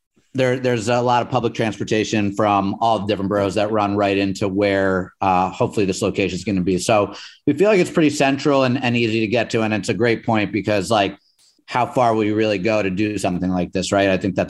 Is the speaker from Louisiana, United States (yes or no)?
no; New York City, New York, United States; We're Manhattan boys, baby.